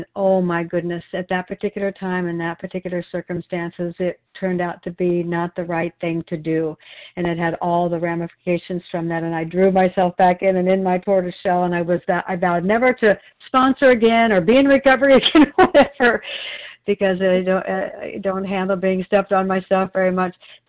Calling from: Wilsonville, Oregon, United States

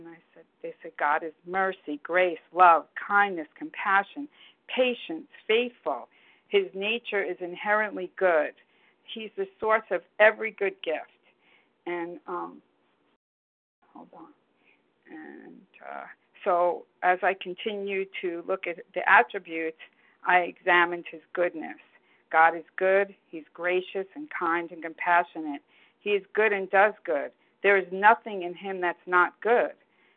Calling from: New York, United States; I'm calling from New York

